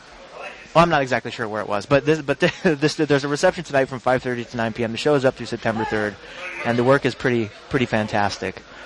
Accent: Santa Fe, New Mexico, United States; when I was a kid growing up in Santa Fe at the county fair, they would have carnival rides, and they don't anymore.

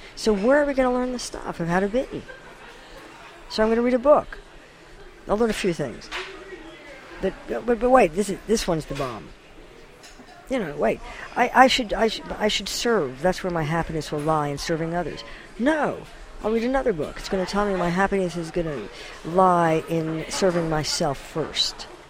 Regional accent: United States; as an American Jewish child growing up in the 50s

